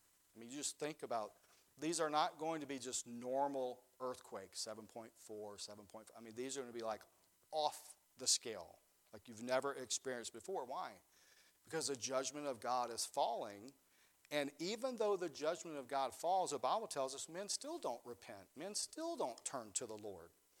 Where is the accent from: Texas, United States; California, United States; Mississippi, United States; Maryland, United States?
Mississippi, United States; Here in Michigan, the thunder isn't all that awesome, but where I grew up in Mississippi, when it thundered, it shook your house.